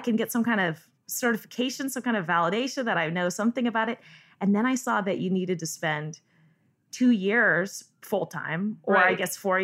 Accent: California, United States; I grew up in Northern California, so I just didn't know at the time, but I was in an awesome cheese area

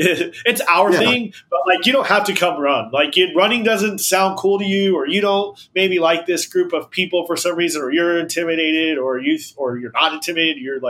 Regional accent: Houston, Texas, United States; I've got some old … on there because I'm from Houston.

